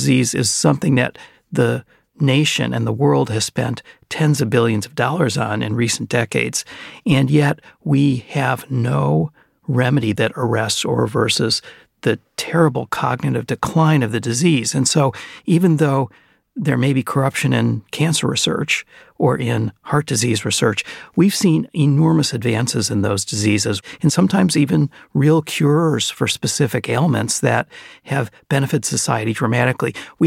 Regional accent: Chicago, Illinois, United States; I grew up in the Chicago area.

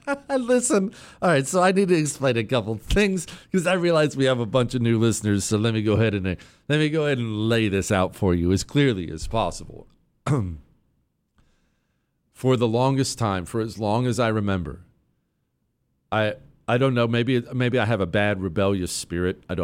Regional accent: United States; I care about American stuff. I am an American through and through. I am the ugliest of ugly Americans.

